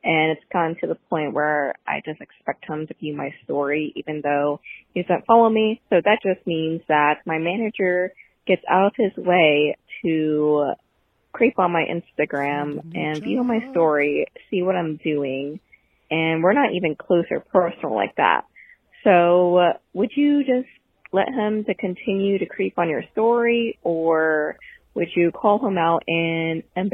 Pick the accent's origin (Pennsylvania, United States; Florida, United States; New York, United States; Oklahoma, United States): Pennsylvania, United States; Pittsburgh; Hi, Chris. Hi. I'm from Pittsburgh, Pennsylvania.